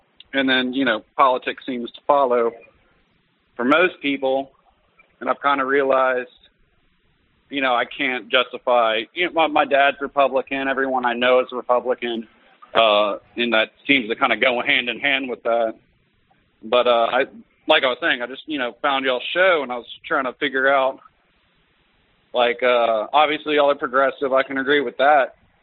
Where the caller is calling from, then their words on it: Baton Rouge, Louisiana, United States; Oh, hey, man. … from Baton Rouge, Louisiana.